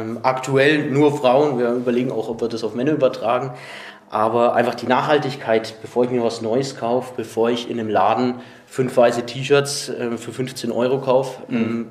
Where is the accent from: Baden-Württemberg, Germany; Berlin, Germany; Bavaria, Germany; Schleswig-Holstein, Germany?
Bavaria, Germany; Nuremberg; Also Nürnberg ist meine Heimat. Von Grund auf. Ich bin aufgewachsen in der Stadt, mein Leben lang hier zur Schule gegangen.